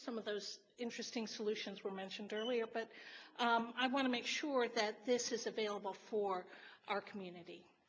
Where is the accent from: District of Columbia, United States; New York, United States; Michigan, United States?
District of Columbia, United States; Washington; I'm from Washington, D.C. I'm one of your federal employees.